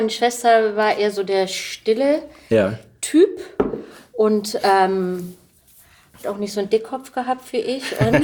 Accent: Hamburg, Germany; born there; In meiner Jugend habe ich in der Schanze gewohnt, in Hamburg.

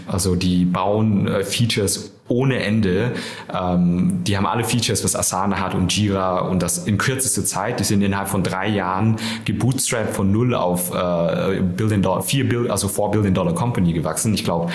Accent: Nuremberg, Bavaria, Germany; Ist eigentlich Franken. Nürnberg ist meine Heimat.

